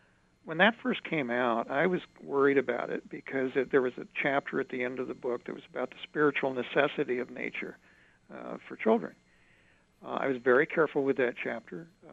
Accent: United States; I grew up with tornadoes outside of Kansas City. I know that fear.

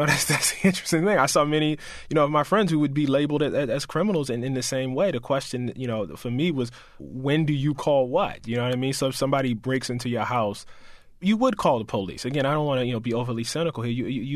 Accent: United States; I am an American, and so I did understand them as representing, you know, some aspect of the state that I was a part of, some aspect of the country that I was a part of.

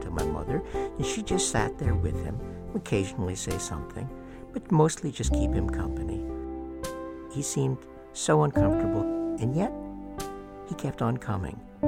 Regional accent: New Hampshire, United States; A fellow that I knew, recluse, when I was growing up in New Hampshire, he was my mother's second cousin

